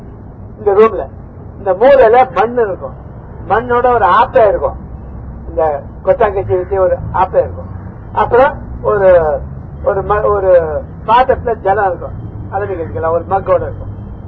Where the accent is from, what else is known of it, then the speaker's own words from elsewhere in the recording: Delhi, India; ஹிந்தி, குஜராத்தி, பெங்காலி, பஞ்சாபி தான் எனக்கு நிறைய தெரியும். ஸோ நான் பிறந்து வளர்ந்தது டெல்லியாக